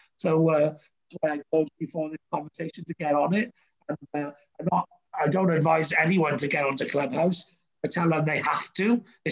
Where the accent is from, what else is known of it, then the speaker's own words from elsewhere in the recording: Wales, United Kingdom; I'm passionate Welsh, but I'm also passionate British. My grandfather's from Yorkshire. My grandmother's from Dublin, Ireland